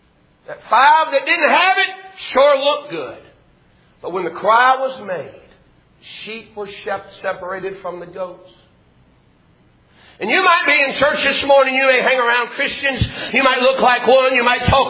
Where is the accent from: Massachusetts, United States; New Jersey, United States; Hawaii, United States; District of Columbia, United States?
Massachusetts, United States; I was raised over there in Fundamental Baptist Church on Kelly Avenue, Massachusetts.